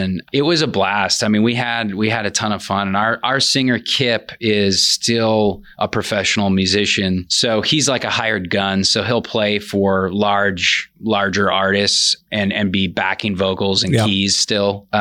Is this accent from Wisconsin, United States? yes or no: yes; Rothschild, Wisconsin, United States; also born or lived in Houston; I was born and raised here in Rothschild.